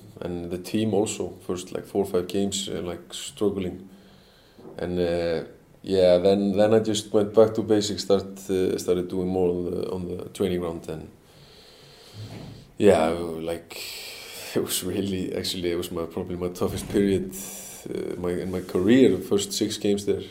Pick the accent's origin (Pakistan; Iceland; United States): Iceland; Selfoss, Southern Region; English is a second language; even though if Malmö are playing against my like Selfoss, my hometown club